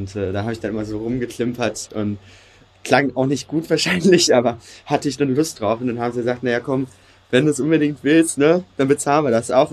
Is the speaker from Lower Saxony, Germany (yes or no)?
yes; Salzgitter, Lower Saxony, Germany; Ich bin jetzt 21 Jahre alt, in Braunschweig geboren, in Salzgitter aufgewachsen und in Wernigerode zur Schule gegangen